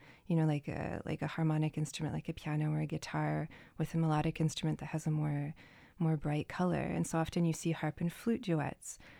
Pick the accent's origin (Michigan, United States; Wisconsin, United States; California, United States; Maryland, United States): Michigan, United States; Traverse City; Yeah, I grew up in Traverse City, was born and raised here.